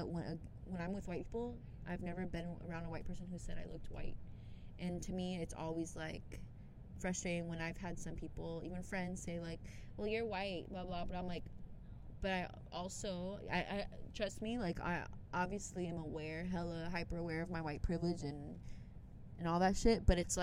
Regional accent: Temple City, California, United States; also born or lived in Pasadena; Temple City, for the most part. And, like, Pasadena

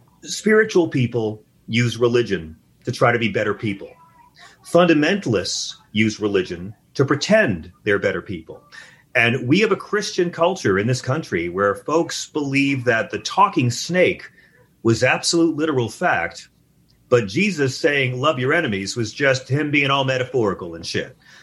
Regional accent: Long Island, New York, United States; I'm from Long Island. I know.

